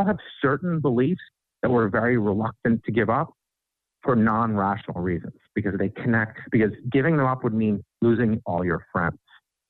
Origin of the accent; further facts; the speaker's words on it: United States; I have a strong patriotic identity as an American.